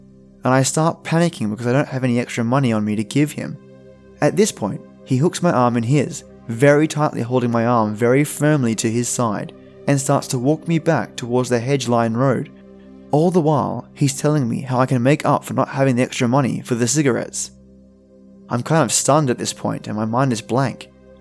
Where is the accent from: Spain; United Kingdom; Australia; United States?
United Kingdom; Wolverhampton, West Midlands; I grew up in Wolverhampton, in the West Midlands, UK. I was 12 years old